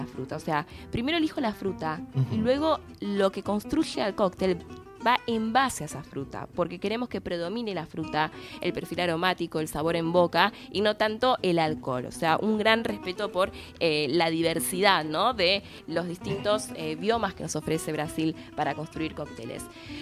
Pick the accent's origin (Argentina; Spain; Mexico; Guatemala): Argentina; Somos argentinos.